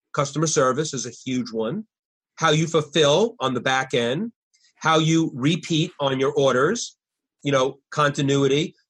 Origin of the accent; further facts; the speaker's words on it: New York, United States; So anyway, I'm being very sarcastic. I'm from New York.